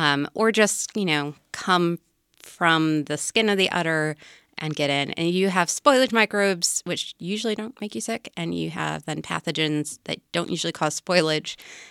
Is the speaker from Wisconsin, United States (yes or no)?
yes; Wisconsin, United States; I'm from Wisconsin, and everybody sprayed raw manure on the fields, and it's just, oh.